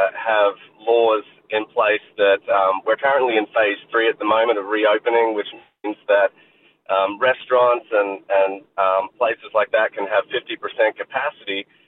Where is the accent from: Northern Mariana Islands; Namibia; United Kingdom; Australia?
Australia; Townsville, Queensland; now in Washington, United States; Born and raised in Townsville.